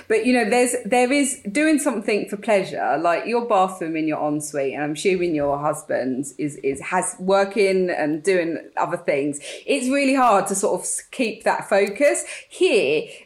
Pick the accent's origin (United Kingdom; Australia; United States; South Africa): United Kingdom; England; now in France; England will always be our home. We're British. But France very much feels like being home.